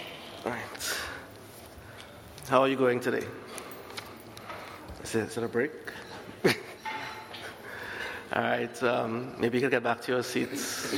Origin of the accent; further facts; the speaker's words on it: Trinidad & Tobago; I'm from Trinidad Tobago. That's in the Caribbean region.